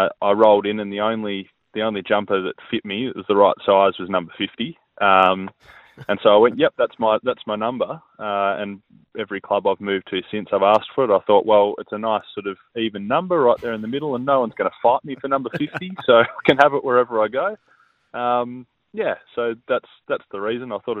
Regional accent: Devonport, Tasmania, Australia; When I went to my first footy club, it was Devonport Footy Club, my hometown.

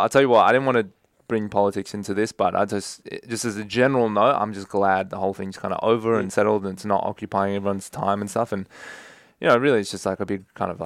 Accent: New South Wales, Australia; when I grew up in the North Shore is not known for producing like insane athletes, right? In Australia

